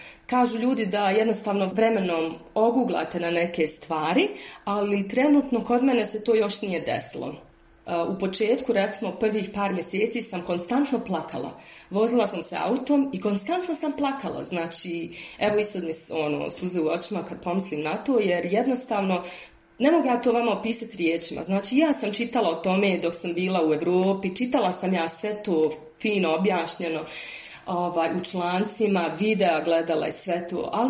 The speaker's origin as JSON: {"language": "Bosnian", "country": "Bosnia & Herzegovina", "also_born_or_lived": "Brussels", "lives_now": "Antananarivo, Madagascar", "said": "imam 39 godina, pa skoro 40 za dva mjeseca. Dolazim iz Bosne i Hercegovine, ali moje stalno boravište je u Belgiji, znači u Briselu je moj stalni dom. A trenutno živim u ekspatriaciji već neke 2,5 godine u Antananarivu, glavnom gradu Madagaskara."}